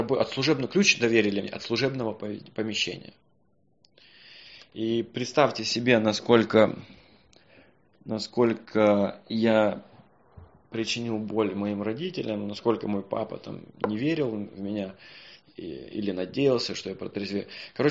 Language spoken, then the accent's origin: Russian; Zaporizhzhia, Zaporizhzhia Oblast, Ukraine; Весь мой 9-й шаг, остальной, он в Запорожье, в моем родном городе, да, и туда надо ехать.